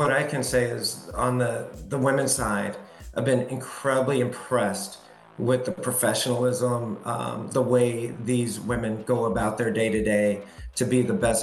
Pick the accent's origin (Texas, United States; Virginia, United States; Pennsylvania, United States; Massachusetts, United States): Texas, United States; Yeah. Hey, well, at first I'm a Texan and then an American.